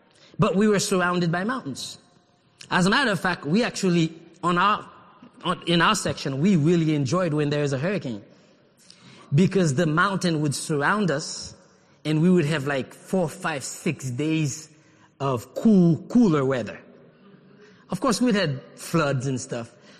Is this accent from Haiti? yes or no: yes; Haiti; I'm telling you, I grew up in Haiti, I never heard about earthquake.